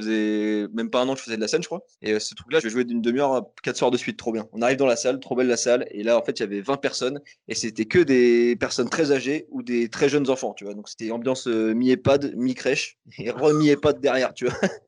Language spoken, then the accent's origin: French; Toulouse, Occitanie, France; on va en ville avec ma caisse, je suis de Toulouse